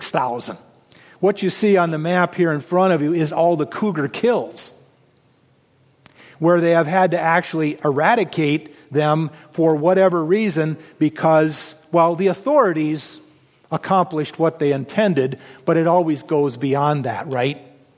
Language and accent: English; Oregon, United States; Looking at my home state of Oregon